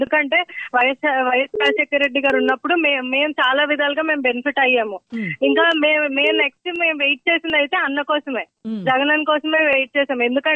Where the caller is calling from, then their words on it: Visakhapatnam, Andhra Pradesh, India; నేను వైజాగ్ నుంచి.